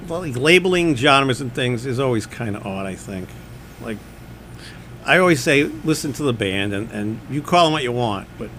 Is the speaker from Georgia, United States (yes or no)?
no; Peabody, Massachusetts, United States; now in Medford, United States; I lived in Peabody for most of my, till I was like, 40? I grew up in Peabody, so that was funny, yeah.